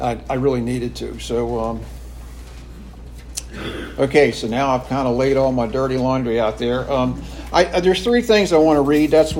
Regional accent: Maryland, United States; I was raised in Baltimore County, north of Baltimore

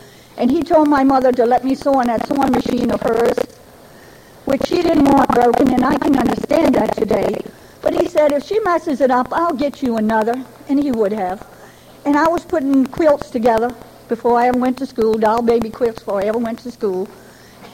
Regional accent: Scituate, Rhode Island, United States; born there; I was born in New England, and you never guessed that with you all. I was born in Scituate, Rhode Island, the smallest of 48 then. I was born in the country.

